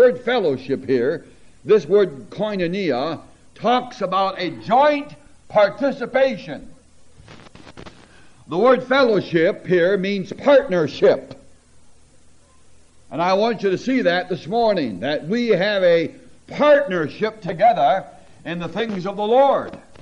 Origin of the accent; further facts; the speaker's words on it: Kentucky, United States; I could say I am in Christ at Covington, and I am from Kentucky.